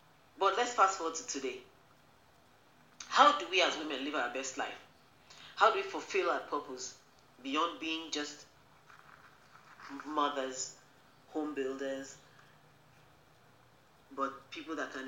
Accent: Nigeria; now in United States; I'm Nigerian. I'm a lady. I live in the United States.

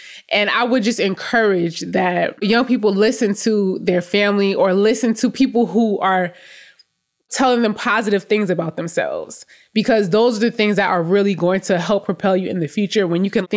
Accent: New York, United States; I'm from New York, and my first year of middle school, I actually went to middle school in another state because my mother got a job in another state

